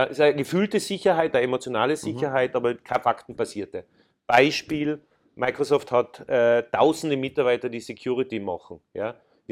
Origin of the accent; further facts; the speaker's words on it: Austria; ich kann ja als Österreicher ein bisschen provokanter sein als meine Vorgängerin, die ja keine gebürtige Österreicher waren. Ich bin ja da aufgewachsen und ich bin ja Teil, verstehe mich als Teil vom Land.